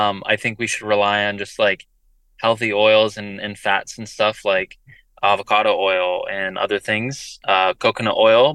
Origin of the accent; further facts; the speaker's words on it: Florida, United States; Yeah, I guess, you know, growing up in Florida, my dad was a baseball player.